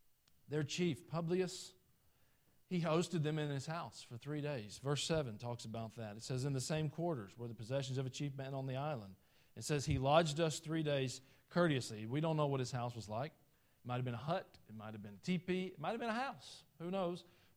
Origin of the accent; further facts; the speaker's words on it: United States; I'm an American. We see things different than the rest of the world, I think.